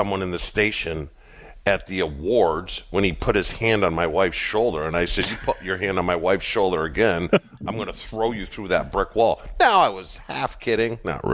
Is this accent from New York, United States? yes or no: no; Massachusetts, United States; I grew up in Massachusetts, probably 40 minutes from the Connecticut line